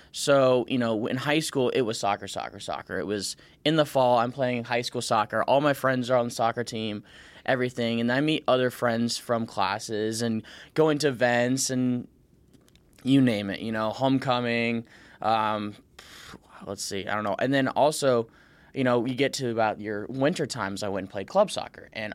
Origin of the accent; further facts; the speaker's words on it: Rochester, Illinois, United States; So I grew up in Rochester, Illinois, which if a lot of people don't know, it's a small town outside of Springfield, which is the state capital of Illinois.